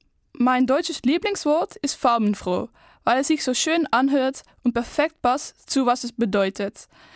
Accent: Netherlands; German is a second language; ich komme aus den Niederlanden. Ich bin geboren in 2001 und ich lerne Deutsch

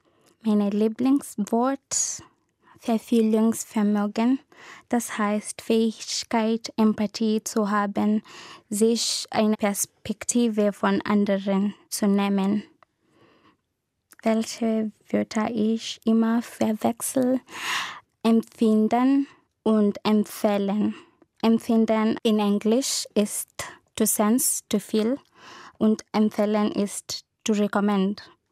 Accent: Kenya; German is a second language; Ich komme aus Kenia. Ich war 1996 geboren

